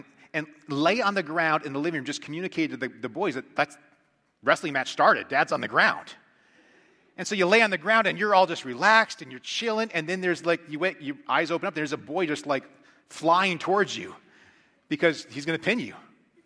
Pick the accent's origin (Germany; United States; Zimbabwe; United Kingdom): United States; Pennsylvania; I grew up in Amish community, Pennsylvania, with Mennonites, and then me as a very fundamental Baptist.